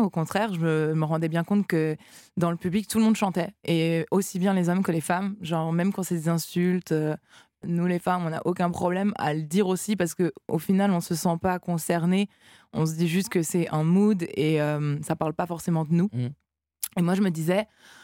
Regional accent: Switzerland; je suis une Suisse toujours à l'heure

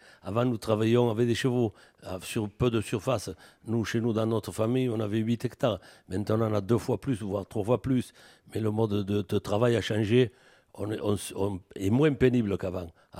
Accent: La Palme, Occitanie, France; Alors on devient maire de La Palme tout simplement parce que je suis un enfant du pays.

